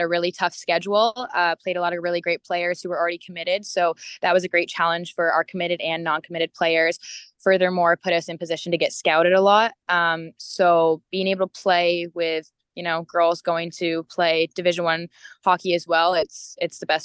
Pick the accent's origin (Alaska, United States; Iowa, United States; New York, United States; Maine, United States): New York, United States; Growing up in the North Country, right near Canada, it was kind of inevitable that I was going to play hockey.